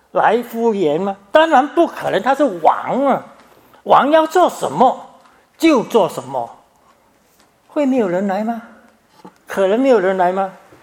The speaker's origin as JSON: {"language": "Chinese", "country": "Singapore", "tie": "born or raised there", "moved": "as an adult", "said": "我5岁就到教会了，我是新加坡长大的，所以我是新加坡人。那么我24岁来这里，但是我之前都在新加坡。"}